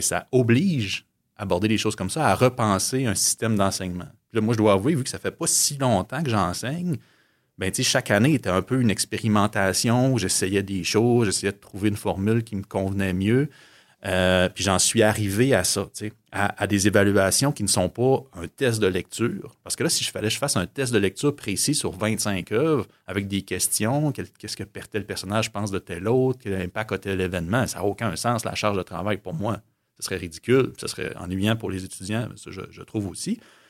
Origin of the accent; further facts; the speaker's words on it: Quebec, Canada; la culture française, c'est notre culture d'origine en tant que Québécois francophone